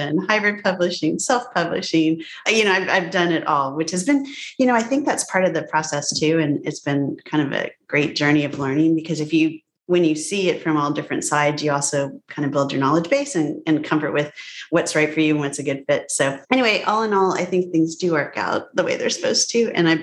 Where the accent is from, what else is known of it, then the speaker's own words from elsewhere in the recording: Illinois, United States; born there; But I grew up all over the place. My dad was a professor. And so I was born in married student housing at Northwestern, where he got his PhD